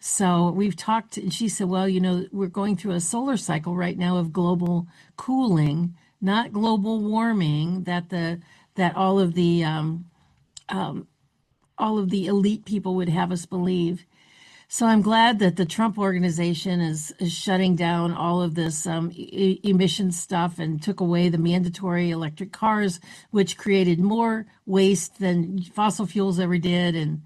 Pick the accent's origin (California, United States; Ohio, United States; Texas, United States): Ohio, United States; Attica; when I was growing up in Attica, Ohio. It was just really small.